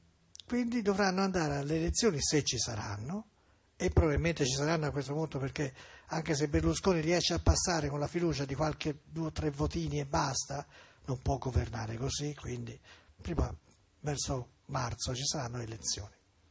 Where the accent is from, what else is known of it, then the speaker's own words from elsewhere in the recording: Florence, Tuscany, Italy; Firenze, io sto parlando di Firenze perché sono fiorentino